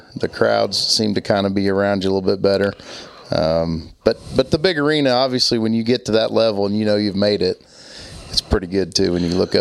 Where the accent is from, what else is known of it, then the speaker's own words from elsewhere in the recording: Indiana, United States; Obviously, growing up in Indiana, you're kind of a part of the game.